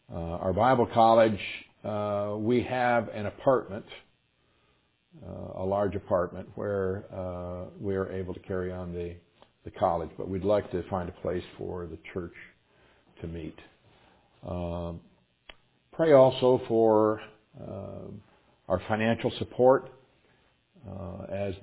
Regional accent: United States; "You're an American, aren't you?" And I said, "Yes, I am."

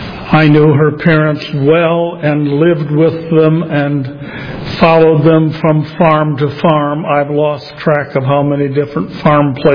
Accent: Morenci, Michigan, United States; I grew up on the … farm on Packard Road near Seneca, Lenawee County, Morenci, Michigan.

